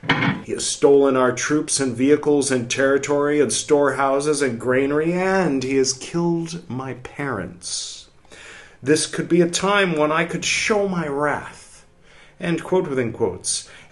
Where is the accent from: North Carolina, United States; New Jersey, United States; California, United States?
California, United States; Growing up in California, of course, you think of it one way